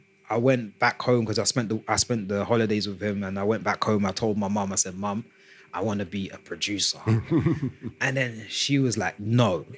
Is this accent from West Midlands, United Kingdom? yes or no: no; London, United Kingdom; then you got the fact that I was growing up in London.